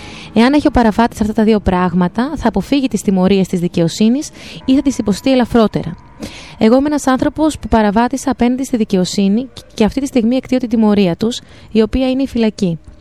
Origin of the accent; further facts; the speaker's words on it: Albania; now in Greece; Είμαι από την Αλβανία